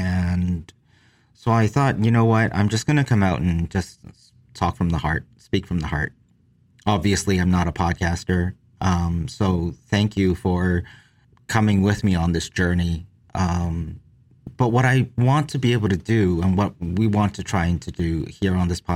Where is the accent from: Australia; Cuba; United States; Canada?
Canada; Toronto, Ontario; also born or lived in Hong Kong; While I was born in Hong Kong, I came to Toronto when I was one. I went to Boston for university and worked there for a while before coming home to this city that I've grown up in and love.